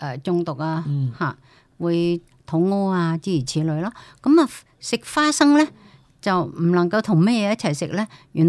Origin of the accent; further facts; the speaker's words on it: Guangdong, China; 我不知道我們廣東人喜歡不喜歡吃大葱